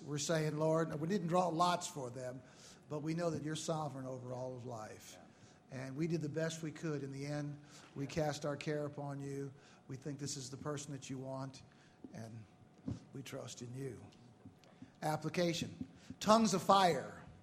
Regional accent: St. Louis, Missouri, United States; And it was in St. Louis, my hometown. It's a big Roman Catholic place.

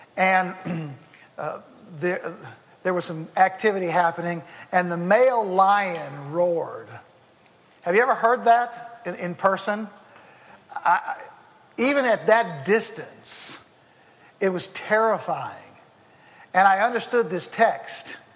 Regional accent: St. Louis, Missouri, United States; I remember I was at visiting my hometown is the city of St. Louis, which is in the Midwestern part of the United States

